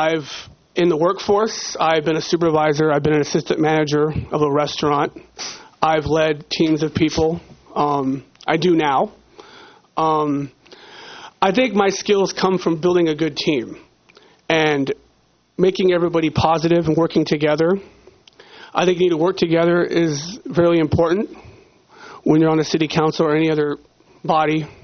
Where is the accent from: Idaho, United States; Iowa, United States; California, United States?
California, United States; Grover Beach; I was pretty much raised here. I lived here almost 30 years. I grew up in Grover Beach on Brighton Street with my two folks and my brother and sister.